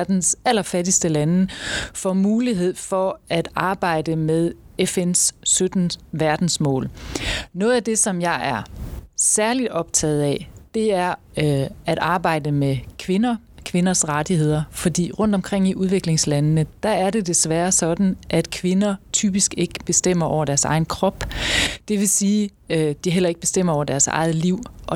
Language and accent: Danish; Esbjerg, Region of Southern Denmark, Denmark; Jeg er født og opvokset i Esbjerg, og jeg er esbjergenser af et stort og varmt hjerte.